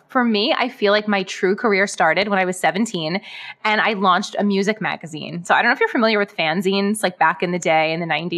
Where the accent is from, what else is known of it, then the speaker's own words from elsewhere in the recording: Brooklyn, New York, United States; I grew up in Brooklyn, so I am actually a native New Yorker, which is pretty rare. Grew up in Brooklyn, lived there most of my life, and I actually moved into Manhattan about 2.5 years ago, and I now live in the East Village.